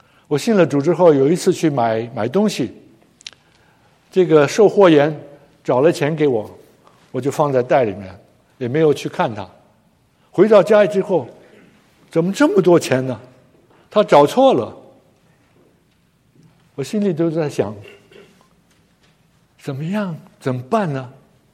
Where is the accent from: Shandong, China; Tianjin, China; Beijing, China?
Tianjin, China; 我小的时候住在中国北方，在天津长大